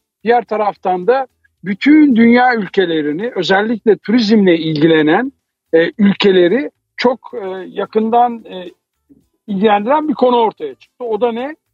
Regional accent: Istanbul, Turkey; born there; also born or lived in Anatolia; biyolojik yaşım 1958'lerden kalma. İstanbul'da doğdum. Daha sonra hayatım 11 senesi Anadolu'da geçti. Sonra Avusturya Lisesi'ne geldim İstanbul'da. Avusturya Lisesi'ni bitirdim. Avusturya Lisesi'ni bitirdikten sonra 1977 yılında Viyana'ya taşındım ve Viyana'da tıp tahsili yaptım.

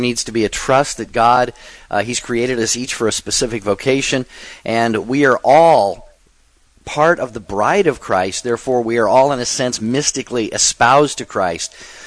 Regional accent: Seattle, Washington, United States; from my hometown of Seattle.

